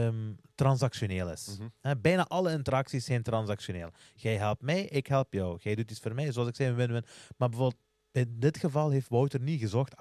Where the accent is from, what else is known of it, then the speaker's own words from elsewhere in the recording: Houthalen, Flanders, Belgium; Ja, want ik ben van Houthalen. We zijn altijd van Houthalen.